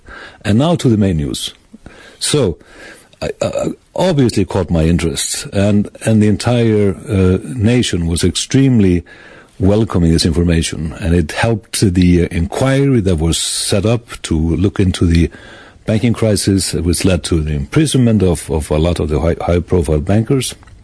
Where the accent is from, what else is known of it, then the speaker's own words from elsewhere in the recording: Iceland; worked in mostly the broadcasting environment in my home country, Iceland, until 2010, when I joined WikiLeaks